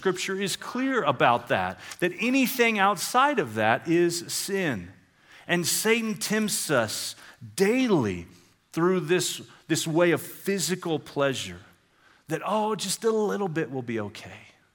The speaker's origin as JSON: {"language": "English", "region": "Oklahoma", "country": "United States", "tie": "born or raised there", "said": "I grew up in Oklahoma. There's not a whole lot to look at in Oklahoma. So we would travel here. We would travel to Colorado because it's such a beautifully, visually, a beautiful state."}